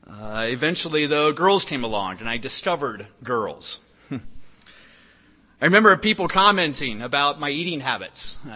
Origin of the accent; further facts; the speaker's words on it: Cincinnati, Ohio, United States; We grew up in Cincinnati, so they did a lot of feast sites in Dayton, Ohio, between Dayton, Ohio and St. Pete, Florida, where my grandparents lived.